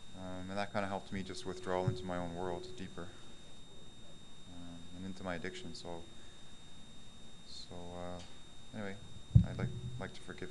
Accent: Toronto, Ontario, Canada; I'm a sexaholic from Toronto.

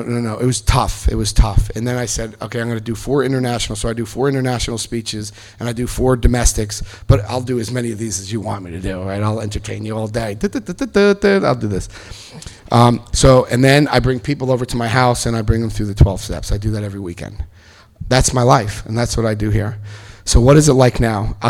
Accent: Paterson, New Jersey, United States; now in Wayne, United States; December, I'm in Wayne, New Jersey with my sister. I grew up right outside Patterson.

